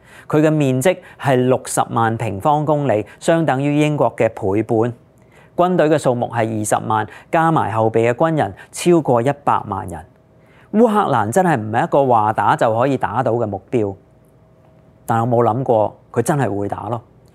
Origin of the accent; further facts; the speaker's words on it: Hong Kong; 不過作為一個香港人